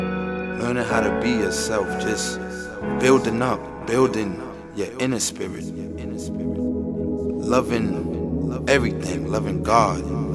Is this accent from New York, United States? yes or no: yes; Harlem, New York, United States; You know, you see me, I'm from Harlem. And this is the life I live. All my life. I grew up where you had to grind.